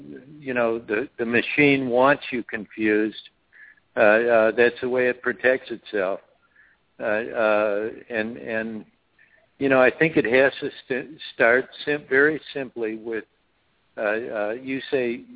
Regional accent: Chicago, Illinois, United States; Well, you know what? I'm from Chicago, and I love this city.

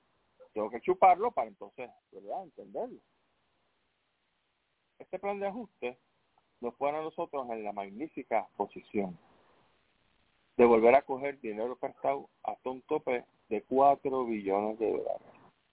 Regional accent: Puerto Rico; está en mi tierra, está en Puerto Rico, y aquí se habla español.

